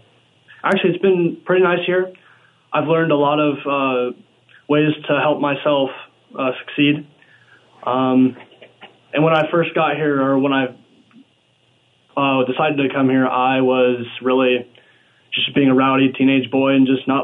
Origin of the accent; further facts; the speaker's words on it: Colstrip, Montana, United States; I'm from Colstrip, Montana, sir.